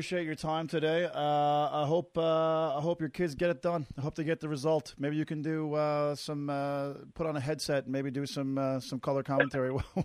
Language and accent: English; Scotland, United Kingdom; I mean, there's no way you could predict that growing up in Scotland.